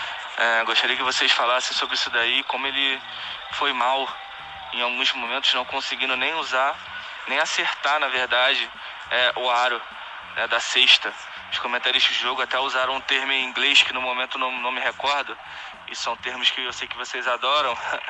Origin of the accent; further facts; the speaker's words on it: Rio de Janeiro, Brazil; sou do Rio de Janeiro.